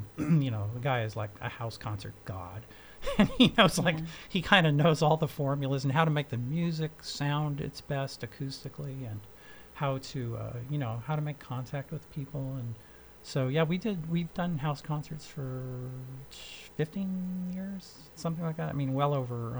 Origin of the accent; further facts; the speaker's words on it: Oakland, California, United States; I grew up near Lake Merritt and the Grand Lake Theater. I went to Grand Lake Theater when I was a kid and Quickway, and you know, yeah, I'm fully in Oakland